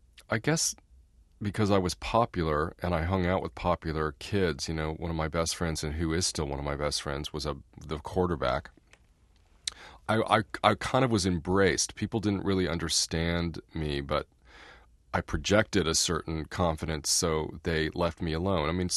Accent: Indiana, United States; I mean, I'm from Indiana, and which is a very conservative state.

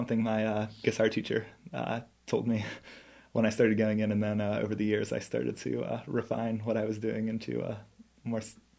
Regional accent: Pittsburgh, Pennsylvania, United States; Mostly I play in Ohio, and then I grew up in Pittsburgh, so I have a show coming up there in January.

